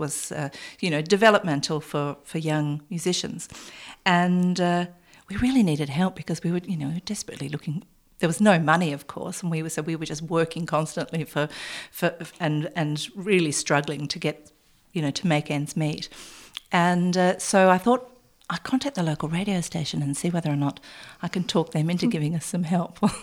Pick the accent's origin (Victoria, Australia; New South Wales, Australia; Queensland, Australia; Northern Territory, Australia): Victoria, Australia; Mount Eliza; You know, I had had a beautiful childhood here on the Mornington Peninsula growing up around Mount Eliza